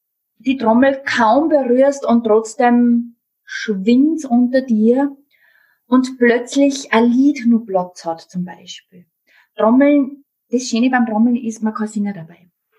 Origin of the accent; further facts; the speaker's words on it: Upper Austria, Austria; ich komme ja aus dem Mühlviertel